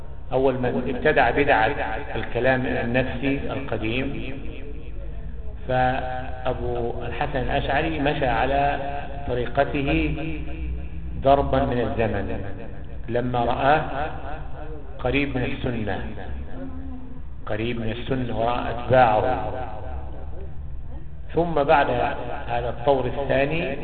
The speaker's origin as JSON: {"language": "Arabic", "country": "Egypt", "said": "عندنا في مصر"}